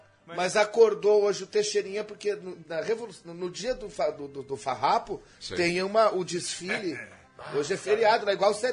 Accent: Passo Fundo, Rio Grande do Sul, Brazil; Eu sou de Passo Fundo.

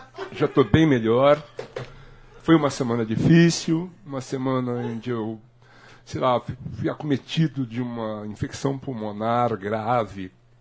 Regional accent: Brazil; Sou brasileiro, com muito orgulho e muito amor.

